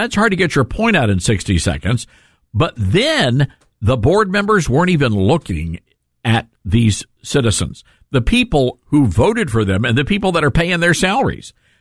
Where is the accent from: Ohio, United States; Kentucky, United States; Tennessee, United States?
Tennessee, United States; Memphis; I just want Memphis, Tennessee, my hometown, to be a national example of how you can come back from hell.